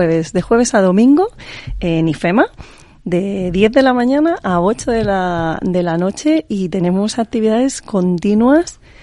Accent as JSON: {"language": "Spanish", "region": "Andalusia", "country": "Spain", "said": "como buena andaluza que soy."}